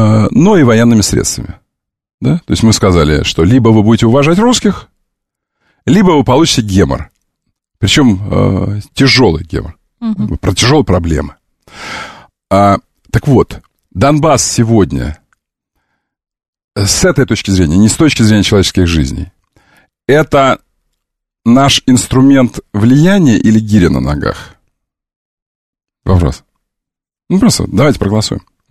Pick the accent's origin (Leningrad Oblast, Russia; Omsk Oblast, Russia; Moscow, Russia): Omsk Oblast, Russia; Omsk; Я вам как амич, а я амич. Знаешь, что я из Омска, да?